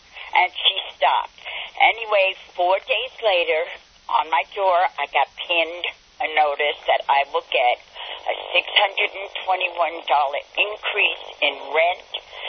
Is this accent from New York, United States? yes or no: yes; New York City, New York, United States; you know, I come from the South Bronx. I can have a temper.